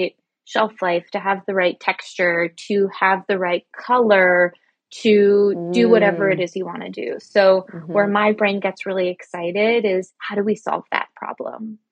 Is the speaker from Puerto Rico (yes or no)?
no; Canada; now in New York City, United States; I'm actually Canadian, so I was doing all of this in Canada. And then I moved to New York City to do a graduate degree at NYU.